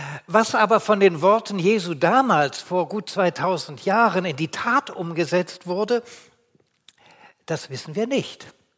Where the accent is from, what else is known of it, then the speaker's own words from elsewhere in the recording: Berlin, Germany; born there; Meine Geburtsstadt ist Berlin und Berlin ist auf Sand gebaut.